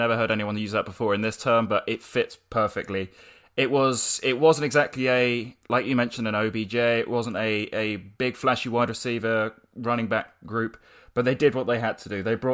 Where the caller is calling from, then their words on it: Dallas, Texas, United States; I'm down in Texas at the moment. I'm up in Dallas, however.